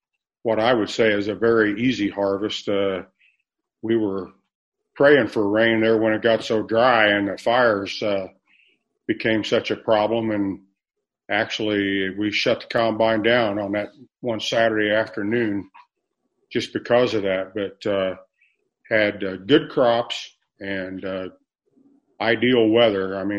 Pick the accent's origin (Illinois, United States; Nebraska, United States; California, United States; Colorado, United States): Illinois, United States; I was born and raised up in Moultrie County, kind of the southeast corner near a little town called Gaze, Illinois, and raised on a farm and lived there until I left home to go to college